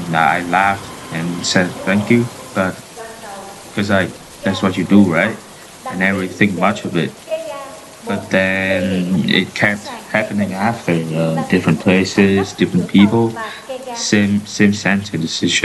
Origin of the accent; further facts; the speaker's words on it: Vietnam; English is a second language; now in Canada; I'm from Vietnam. I live here in Canada, and yeah, this is just my voice. It's how I speak.